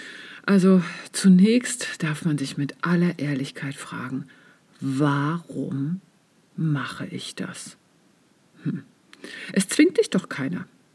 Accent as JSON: {"language": "German", "region": "East Germany", "country": "Germany", "tie": "born or raised there", "said": "ich bin ja im Osten aufgewachsen"}